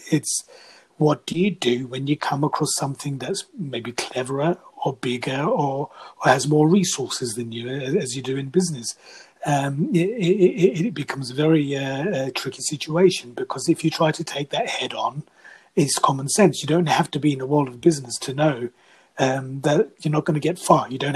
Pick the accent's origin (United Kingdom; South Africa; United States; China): United Kingdom; England; we're from England, and the word hobby is a big thing in the vocabulary of little activities.